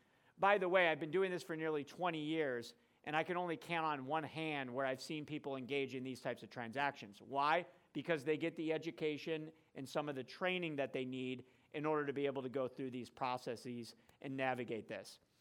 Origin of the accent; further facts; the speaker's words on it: Cleveland, Ohio, United States; So I'm from the Cleveland area.